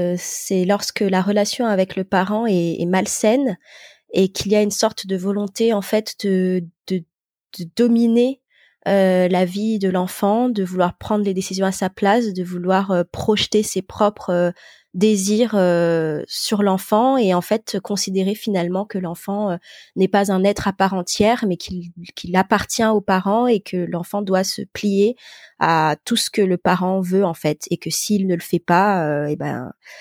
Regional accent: Madagascar; moved away as an adult; now in France; Je suis originaire de Madagascar, donc je suis née là-bas et je suis venue en France faire mes études après le bac, donc à mes 18 ans.

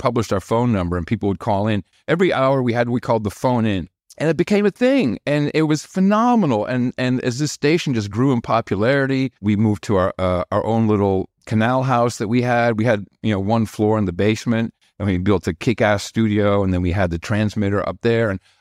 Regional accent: United States; English is a second language; Also, I had an accent. My Dutch wasn't all that great. I spoke fluent Dutch, but not, I'm like an American.

